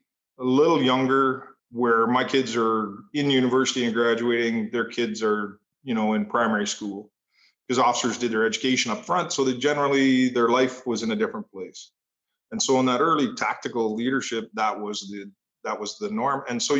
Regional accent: Canada; as a Canadian, I used to chuckle to myself

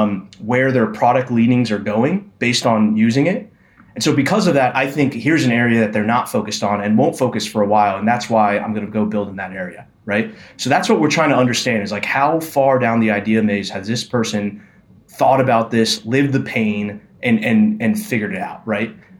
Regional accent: New Jersey, United States; I grew up in Jersey. I went to school in Pittsburgh.

